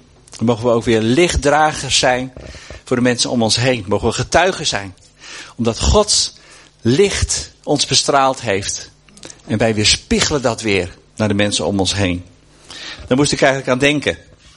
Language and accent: Dutch; Netherlands; We zijn een beetje stijf geworden als Hollanders.